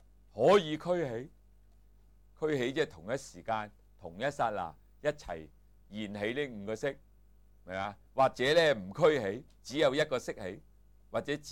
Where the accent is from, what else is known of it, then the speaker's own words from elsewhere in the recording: China; 所以我们中国人说心不在焉，视而不见的